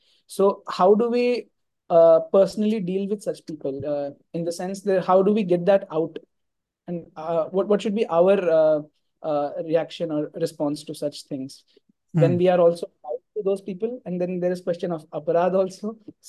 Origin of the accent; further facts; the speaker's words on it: Govardhan, Uttar Pradesh, India; English is a second language; Hare Krishna Maharaj, I'm from Govardhan.